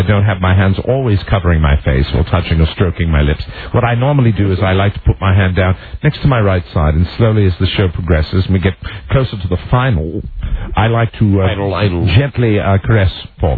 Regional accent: United Kingdom; accent: British; simply because I have a British accent. But the fact is my accent is not a homosexual accent. It is a British accent.

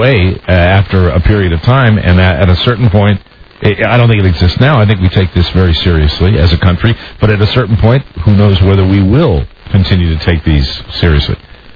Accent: United States; As an American, I feel a lot more alone in this absolutely messed up world than I ever have.

